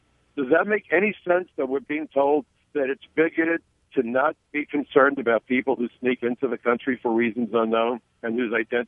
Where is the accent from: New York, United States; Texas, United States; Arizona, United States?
New York, United States; 15 of them since 9/11 as a New Yorker. My neighbors were killed. The ashes landed on us.